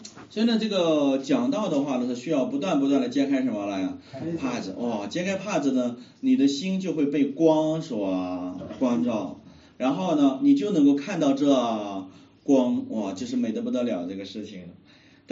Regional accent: Shanxi, China; 以前我因为我老家是山西的，我们山西的信徒呢，看圣经就困

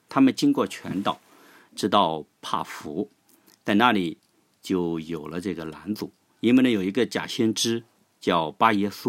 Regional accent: China; 我们中国人常常被人认为是最聪明的民族

